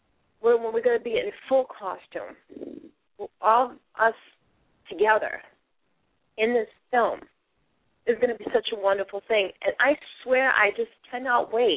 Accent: Massachusetts, United States; accent: Boston; I don't feel like I really want to get rid of my Boston accent. I actually get roles because of my Boston accent.

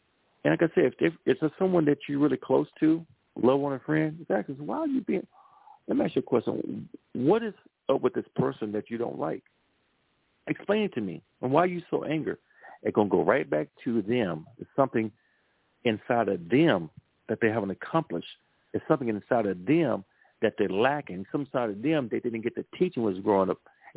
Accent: Louisiana, United States; I'm from Louisiana, so we love seasoned salt on the sashers, you know.

